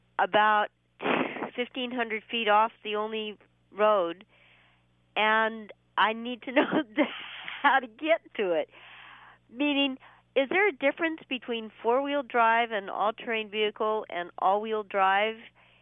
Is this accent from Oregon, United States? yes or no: yes; Portland, Oregon, United States; I'm from Portland, Oregon.